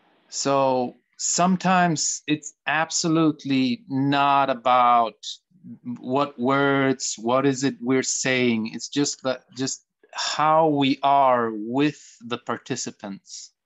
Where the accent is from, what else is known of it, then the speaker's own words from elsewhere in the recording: Poland; I'm originally from Poland, but my Polish isn't good.